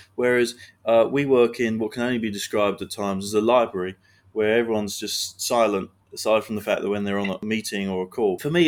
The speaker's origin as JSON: {"language": "English", "region": "London", "country": "United Kingdom", "moved": "as an adult", "lives_now": "Singapore", "said": "I'm 27 years old and I'm from London in the UK. And I'm currently sitting here in Singapore, where a place that I moved to last year. So I've been working in Singapore for just over 1 year."}